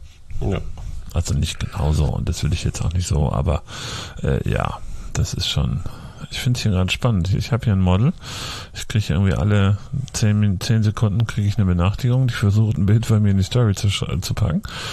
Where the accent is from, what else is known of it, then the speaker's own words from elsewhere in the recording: Bremen, Germany; ich komme aus Bremen